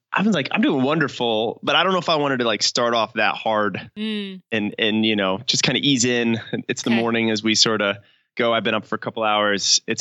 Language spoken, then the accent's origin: English; New England, United States; I grew up in New England, and I had my hardcore running stories of, you know, running along the Charles River in Boston